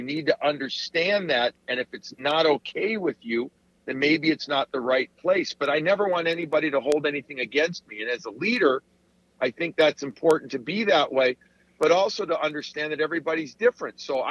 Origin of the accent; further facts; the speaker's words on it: Chicago, Illinois, United States; I'm, by the way, I'm from Chicago.